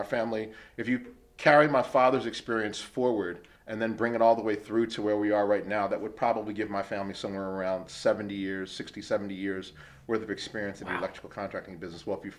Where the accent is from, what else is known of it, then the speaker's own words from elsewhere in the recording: Ewing Township, New Jersey, United States; now in Trenton, United States; I was born in St. Francis Hospital in Trenton. I grew up in Ewing Township. I graduated Ewing High School. I live in Trenton now.